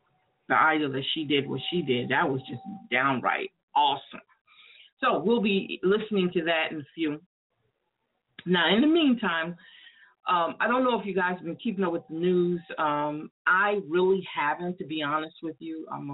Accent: New York, United States; we used to have what you called block parties when we were growing up in New York.

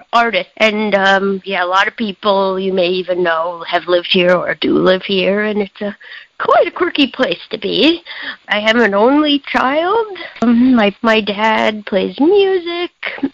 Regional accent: New York City, New York, United States; Well, I'm from New York City, Manhattan, a neighborhood called Hell's Kitchen.

